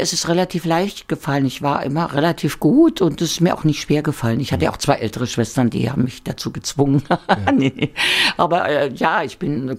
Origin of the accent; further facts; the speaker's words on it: Thuringia, Germany; Und ich bin in Thüringen groß geworden und in einem Zuhause, das sehr die Musik geliebt hat.